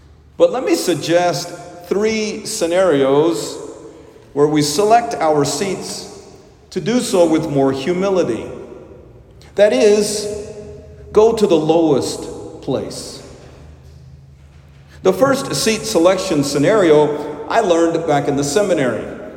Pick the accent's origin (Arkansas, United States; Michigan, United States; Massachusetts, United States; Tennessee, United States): Arkansas, United States; Little Rock; Growing up in Little Rock, my family attended St. Teresa's Church.